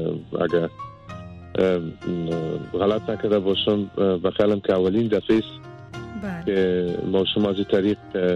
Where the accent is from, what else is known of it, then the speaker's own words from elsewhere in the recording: Afghanistan; born there; در افغانستان تولد شدیم و بسیار علاقه دارم که به افغانستان بیایم.